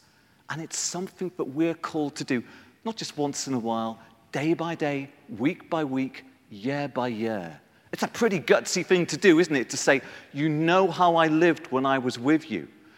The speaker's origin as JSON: {"language": "English", "town": "Liverpool", "region": "North West England", "country": "United Kingdom", "said": "My dad, you wouldn't think it listening to me, but I'm from Liverpool"}